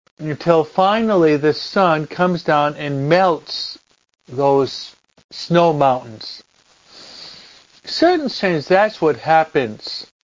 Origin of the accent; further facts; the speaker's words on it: New York, United States; also born or lived in New Jersey; I lived in the East Coast. I was brought up on the East Coast, New York and New Jersey, and where you have snowfalls at this time.